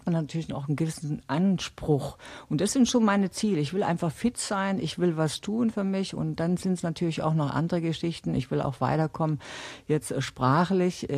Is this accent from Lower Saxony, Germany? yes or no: no; Jena, Thuringia, Germany; ich komme aus Jena, das war eine Hochburg für den Sprint.